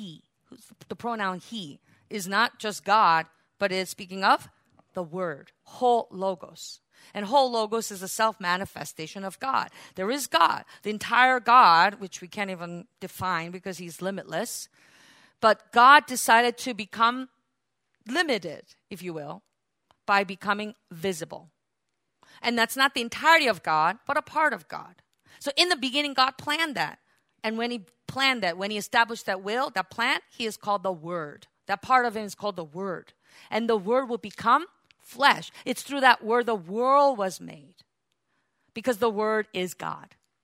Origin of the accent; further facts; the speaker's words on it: Bronx, New York, United States; I come from the Bronx. I know where I'm coming from, right?